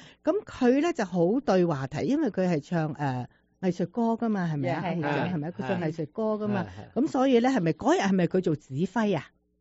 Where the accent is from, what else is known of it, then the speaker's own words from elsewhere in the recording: Guangdong, China; 嗱，我哋广东人咧就比较叻，我觉得我哋勤力啊